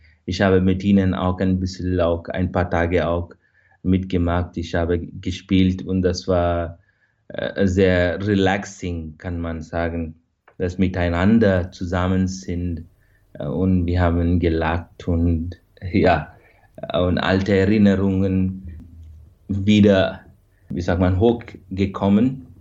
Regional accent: Bengaluru, Karnataka, India; German is a second language; moved away; Ich komme eigentlich aus Bengaluru, Südindien, von dieser Pfarrei. Und die Pfarrei heißt St. Anthony's Parish. Das ist eine franziskanische Pfarrei.

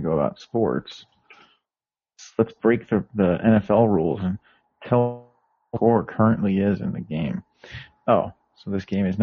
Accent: Iowa, United States; Iowa versus Stanford. What's a man to do? I got my home state allegiance versus my grad school allegiance.

